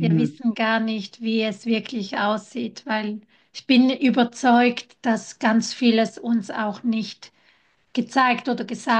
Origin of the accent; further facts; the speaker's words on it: Italy; Ich bin ja Italienerin